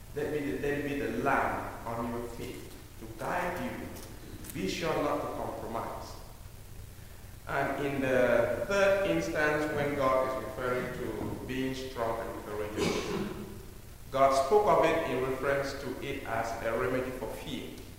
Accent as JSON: {"language": "English", "country": "Cameroon", "tie": "born or raised there", "second_language": "English", "said": "growing up in Cameroon, we're not used to those rides and all those things."}